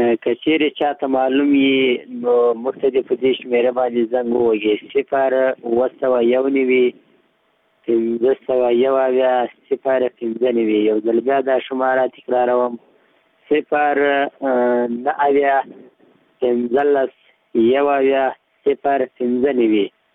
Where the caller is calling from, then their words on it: Paktika, Afghanistan; د پکتیکا دی ولایت د جانخیلو د ولسوالۍ او د خالیخیلو د کلی اوسیدونکی یم